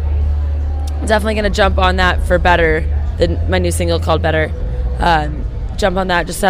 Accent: Hawaii, United States; also born or lived in Colorado / Los Angeles; I'm born and raised in Hawaii and went to Colorado State. And then I lived in Los Angeles for about 5 years doing music and then moved out here a year ago.

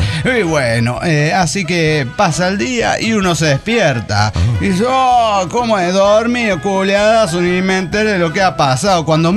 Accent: Málaga, Andalusia, Spain; de Málaga, España.

